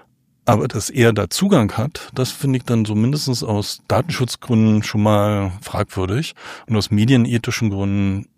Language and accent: German; East Germany, Germany; ich bin Ossi, ich bin auf der Straße sozialisiert.